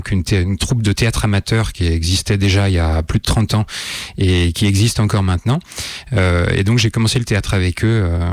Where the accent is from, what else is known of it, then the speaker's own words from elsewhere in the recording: Civrieux, Auvergne-Rhône-Alpes, France; also born or lived in Lyon; alors je suis pas indinois parce que je suis né à Lyon, à Lyon 3, mais par contre après j'ai grandi dans l'Ain et plus précisément à Civrieux, donc je suis sévérien si on est dans si on est profondément dans les gentilés.